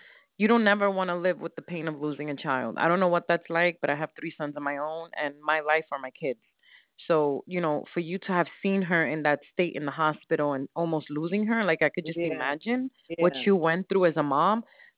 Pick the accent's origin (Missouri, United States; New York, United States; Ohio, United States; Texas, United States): New York, United States; I'm from New York.